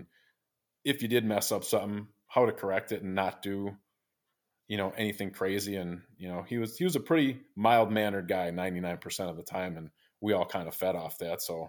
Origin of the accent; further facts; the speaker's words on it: Greenfield, Wisconsin, United States; being a Greenfield guy, it was different. You know, going your whole, you know, growing up in Greenfield, that's always our biggest rivals, Greenfield, Greendale.